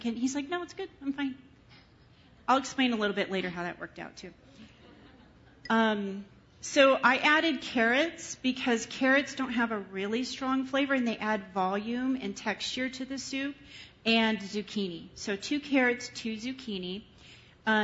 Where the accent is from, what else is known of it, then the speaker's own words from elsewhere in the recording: California, United States; now in New Mexico, United States; I know I'm in New Mexico. I'm not from here. I'm from California